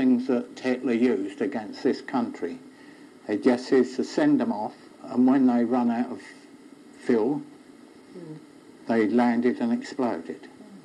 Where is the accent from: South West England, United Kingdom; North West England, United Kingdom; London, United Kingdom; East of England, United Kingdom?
South West England, United Kingdom; Purton; born there; I was born in Cromwell Terrace. That's the row of houses from the post office.